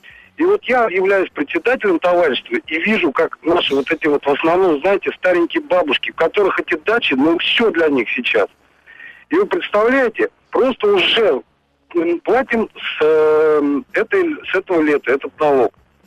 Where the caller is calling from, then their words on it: Moscow, Russia; я из Москвы.